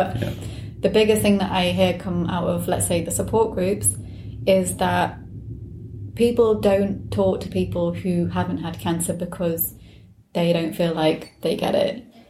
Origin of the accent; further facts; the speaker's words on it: Wales, United Kingdom; now in London, United Kingdom; I was brought up in West Wales. I don't know if I would have made the jump to move to London 11 years ago.